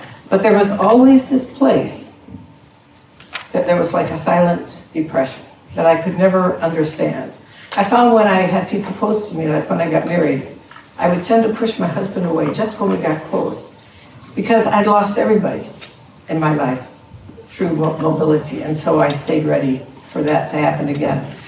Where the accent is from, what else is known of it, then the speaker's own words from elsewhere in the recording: Nigeria; When I grew up in Nigeria, I loved it.